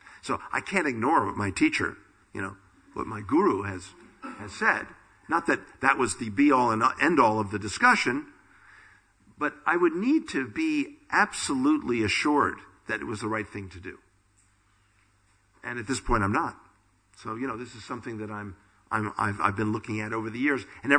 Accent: United States; First, you'll forgive me that I'm American, right?

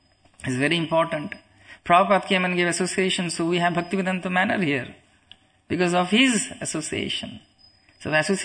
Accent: Kolkata, West Bengal, India; I'm coming from Calcutta

